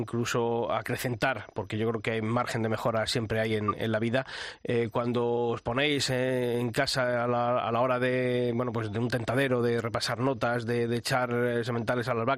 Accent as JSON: {"language": "Spanish", "region": "Castile", "country": "Spain", "said": "todos los que somos castellanos"}